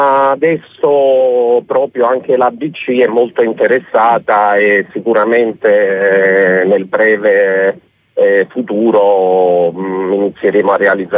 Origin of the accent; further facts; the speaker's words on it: Naples, Campania, Italy; sono un napoletano che 30 anni fa, ma poco più di 20 anni, un po' per la mia pazzia, ha investito in queste tecniche e le ha portate dagli Stati Uniti